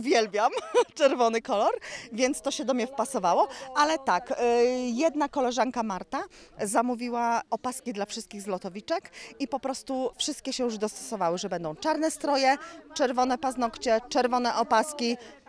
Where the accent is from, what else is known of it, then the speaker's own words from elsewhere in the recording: Tczew, Pomeranian Voivodeship, Poland; Ja przyjechałam z Tczewa, całkiem niedaleko, bo to jest około 40 kilometrów.